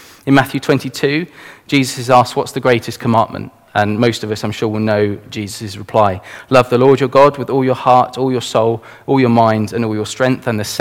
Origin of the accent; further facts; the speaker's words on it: United Kingdom; And ironically, as British culture, that's something we're awful at.